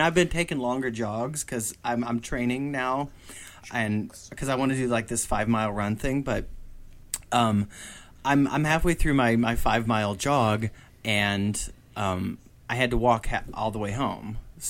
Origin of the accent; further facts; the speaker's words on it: Illinois, United States; I'm from Illinois, and I don't allow people to make disparaging comments about Illinois